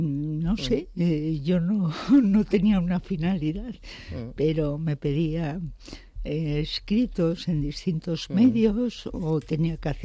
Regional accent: Madrid, Community of Madrid, Spain; porque además soy madrileña.

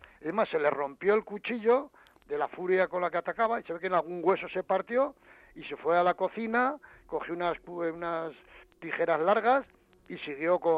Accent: Pamplona, Navarre, Spain; yo soy navarro, de Pamplona, y ocurrió muy cerquita, a unos 10 kilómetros de Pamplona

